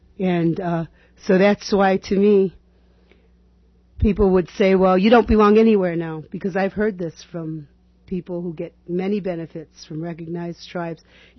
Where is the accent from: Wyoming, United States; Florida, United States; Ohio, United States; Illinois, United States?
Illinois, United States; Chicago; born or raised there